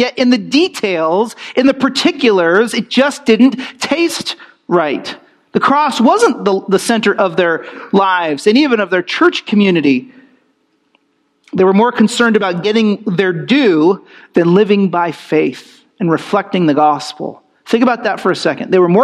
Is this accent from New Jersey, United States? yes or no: yes; New Jersey, United States; Now I'm from Jersey. You know what I'm saying? And we're going to deal with this the Jersey way.